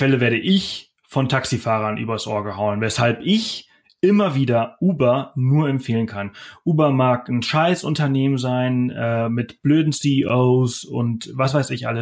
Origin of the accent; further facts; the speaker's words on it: Spain; ich spreche fließendes Spanisch, ich bin Spanier oder halber, mhm.